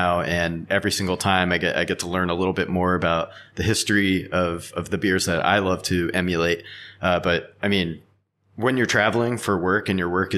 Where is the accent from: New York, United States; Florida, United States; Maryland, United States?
Maryland, United States; moved away as an adult; also born or lived in California; now in Tokyo, Japan; but I'm originally from Maryland. Maryland has sweltering humidity, so I'm kind of used to that.